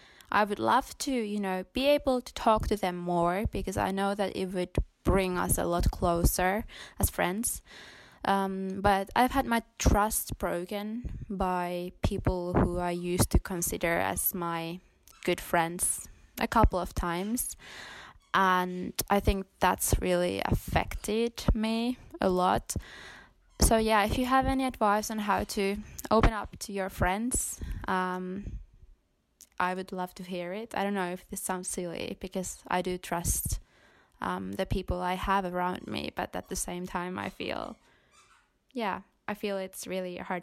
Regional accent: Finland; I am 19 years old and I'm from Finland.

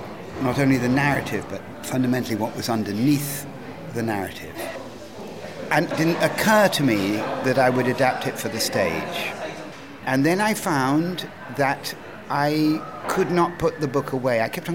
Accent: Cambridge, East of England, United Kingdom; I grew up pretty much in the Museum of Archaeology and Anthropology in Cambridge, where my father was professor.

